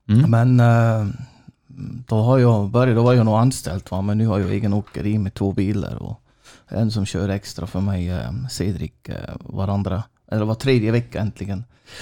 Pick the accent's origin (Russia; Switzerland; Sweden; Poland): Switzerland; first language Swiss German; Swedish is a second language; Jag är schweizare, jag är utländare, så ska man säga.